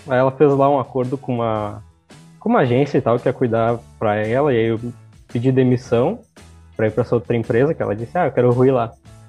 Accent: Rio Grande do Sul, Brazil; accent: Rio Grande do Sul; Eu tenho sotaque do Rio Grande, né?

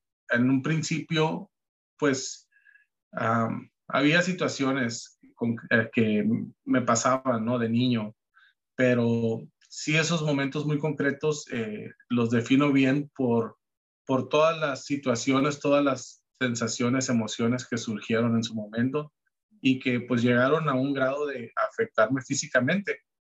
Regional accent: Ciudad Obregón, Sonora, Mexico; Soy de Ciudad Obregón, Sonora, en México. Tengo 37 años. Soy casado, tengo dos hijos y soy ingeniero industrial

